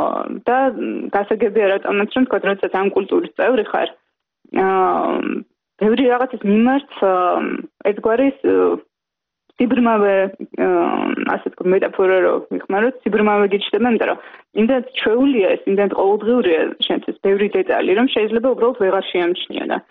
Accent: Tbilisi, Georgia; born or raised there

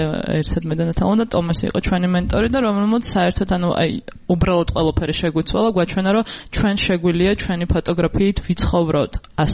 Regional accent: Tbilisi, Georgia; დავიბადე და გავიზარდე თბილისში

